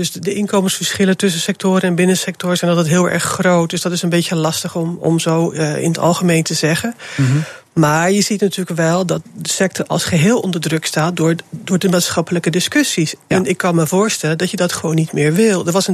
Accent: Schiedam, South Holland, Netherlands; Ik ben geboren en getogen in Schiedam en al mijn voorvaderen die bevoeren de wereldzeeën.

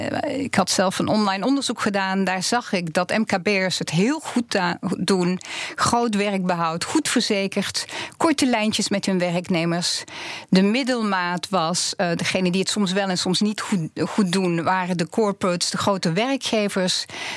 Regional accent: France; Nou ja, ik kom zelf uit Frankrijk. Ik heb in Parijs gewerkt en gewoond.

